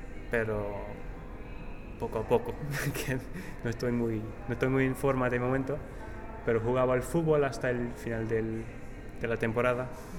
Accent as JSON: {"language": "Spanish", "region": "England", "country": "United Kingdom", "second_language": "Spanish", "said": "Siendo inglés, todo el mundo quiere hablar contigo."}